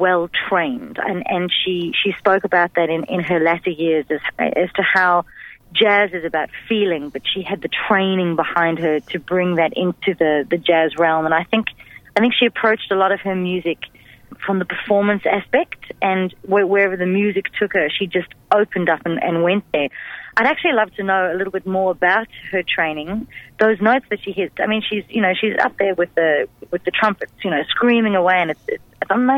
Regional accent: South Africa; now in Australia; I am a South African jazz singer who now lives here in Australia. I've been here for 6 years. My father comes from the South African side of things.

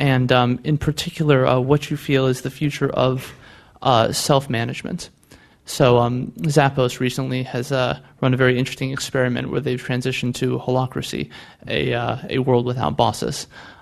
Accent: San Francisco, California, United States; moved away as an adult; now in London, United Kingdom; So I grew up in San Francisco and been starting companies here in London for the past 6 years, so I've got a kind of a feeling for both worlds.

